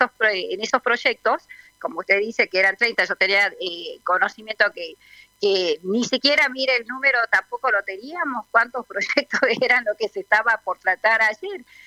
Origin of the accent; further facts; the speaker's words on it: Salta, Argentina; represento a mi pueblo, a Salta, y que estoy trabajando en beneficio de nuestra provincia.